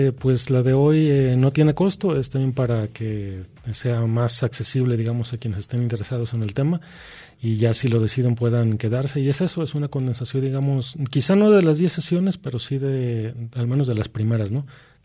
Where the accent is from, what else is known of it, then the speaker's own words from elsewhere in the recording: Jalisco, Mexico; bueno, porque somos de Jalisco, ¿no?